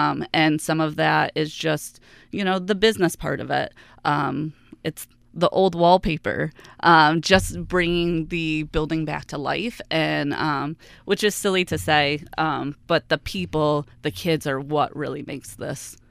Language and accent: English; Geneva, New York, United States; Yeah, so I'm originally from the Geneva area, and like Laura said, my parents are still located here.